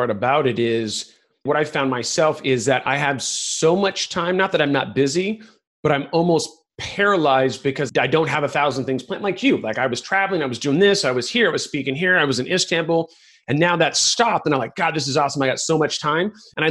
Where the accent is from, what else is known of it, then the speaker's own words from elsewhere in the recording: Ireland; I'm Irish and we just don't die easily.